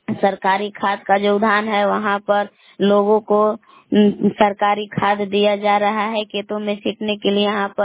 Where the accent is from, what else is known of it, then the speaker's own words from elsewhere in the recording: Belaon, Bihar, India; मैं ग्राम बेलाव कैमूर बबुआ की निवासी हूँ।